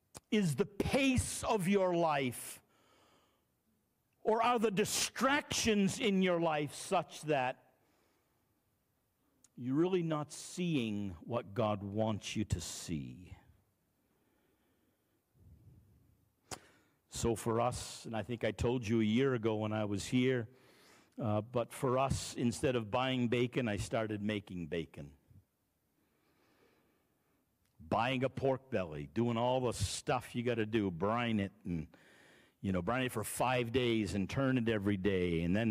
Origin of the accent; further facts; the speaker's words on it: Oakland, Maine, United States; also born or lived in Boothbay; I grew up in Oakland, Maine. Grew up in Booth Bay, but we moved back to Oakland when I was about 11 or 12